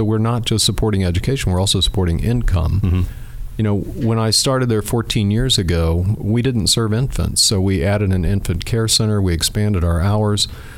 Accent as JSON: {"language": "English", "town": "Cincinnati", "region": "Ohio", "country": "United States", "lives_now": "Dayton, United States", "said": "And, you know, I came here to Dayton from Cincinnati, and they have the largest rubber duck race in the world."}